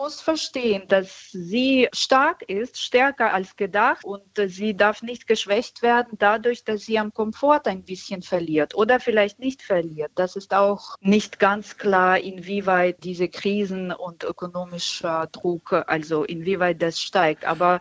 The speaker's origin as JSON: {"language": "German", "country": "Ukraine", "said": "Ja, ich spreche natürlich als Ukrainerin, aber auch als ein rationaler Mensch."}